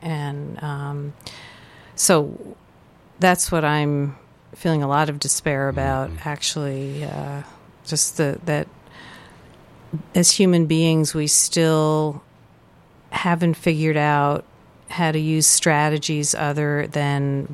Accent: Brooklyn, New York, United States; I grew up in Brooklyn, New York.

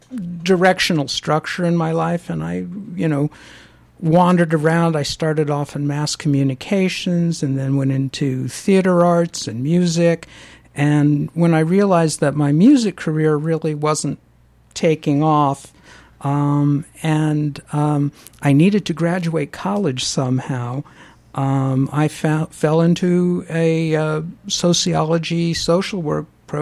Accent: Miami Beach, Florida, United States; I'm one of the few people that was actually born and raised on Miami Beach.

